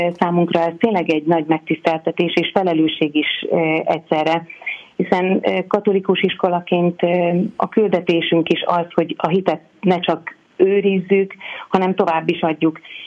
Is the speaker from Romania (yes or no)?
no; Szabolcs-Szatmár-Bereg, Hungary; Mária Pócshoz nagyon közel állok, hiszen a környékről származom